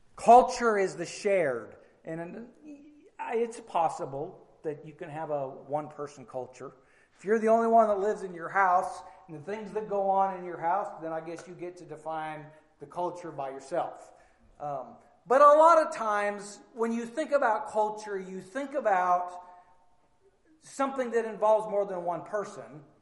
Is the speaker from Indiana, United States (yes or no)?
no; Oregon, United States; also born or lived in Louisiana; I grew up in Oregon, and then we moved to Louisiana. And there's different cultures in Oregon and Louisiana.